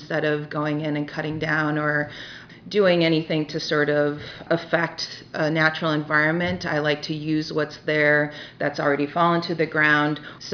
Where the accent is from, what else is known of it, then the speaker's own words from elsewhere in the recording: Cleveland, Ohio, United States; I'm from Cleveland, Ohio